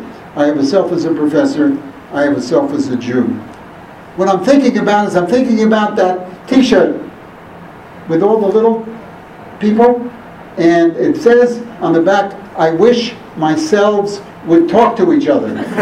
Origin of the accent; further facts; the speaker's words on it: New Jersey, United States; And the reason why I like it is because I'm from New Jersey and my relatives are from New Jersey.